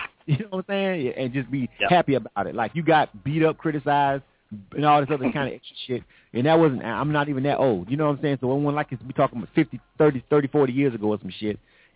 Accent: Panama City, Florida, United States; one of my friends from my hometown, Panama City, Florida. That's where I'm from, and Panama City, Florida. The state of it's just not an openly gay place.

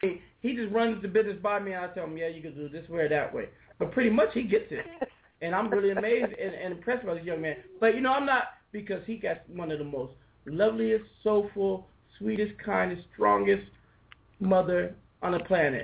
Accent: West Coast, United States; Number one, I don't wear sneakers. I'm from the West Coast. I wear tennis shoes.

